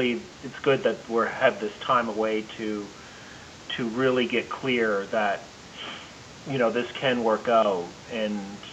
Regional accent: Canada; She's Canadian. We're both Canadian.

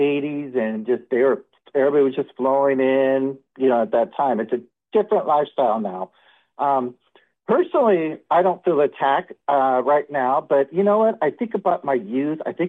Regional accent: California, United States; I grew up in California. I grew up in a pretty tough area.

